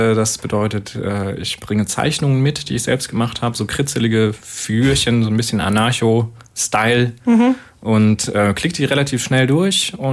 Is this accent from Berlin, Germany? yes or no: no; Baden-Württemberg, Germany; Ich komme aus dem Schwabenland, da hat man direkt mit 18 einen Führerschein vorliegen.